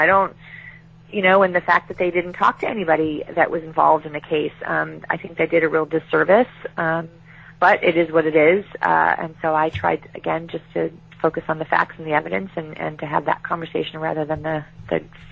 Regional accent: Chicago, Illinois, United States; I was raised as a in Chicago, so I'm Blackhawks all the way, even in our down years.

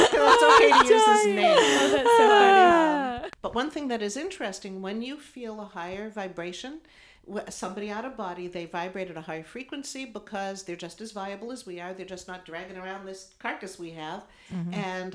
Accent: East Coast, United States; We're from the East Coast, and we would go to Breakers, the mansions in Rhode Island.

